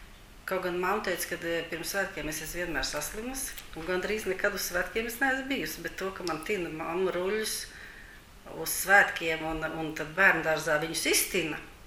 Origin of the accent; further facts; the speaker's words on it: Riga, Latvia; Un bērnības es pavadījis, kā arī visu skolas gads dzīvoju teikā, un arī bērnu dārzā, 18. Rīgas bērnu dārziņā, es gāju arī teikā